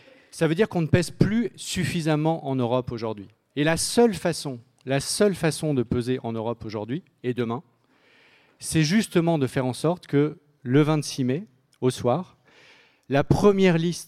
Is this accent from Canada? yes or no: no; Hauts-de-France, France; Ma région d'origine, c'est le Pas-de-Calais, c'est même plus précisément le bassin minier du Pas-de-Calais, près d'une ville que vous connaissez tous maintenant, qui s'appelle Hénin-Beaumont.